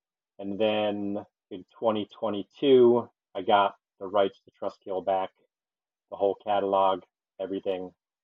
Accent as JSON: {"language": "English", "region": "New Jersey", "country": "United States", "tie": "born or raised there", "said": "So I'm from New Jersey, grew up on the shore."}